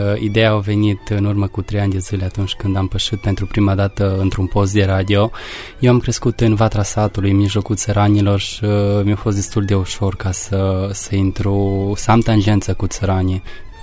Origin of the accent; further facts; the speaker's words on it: Feldru, Bistrița-Năsăud, Romania; M-am născut pe Valea lui Rebrean, mai exact pe Valea Someșului Mare, în localitatea Feldru, un sat cu oameni gospodari, un sat unde dimineața se aude doina și cânte cu țăranului român înainte de a ieși soarele.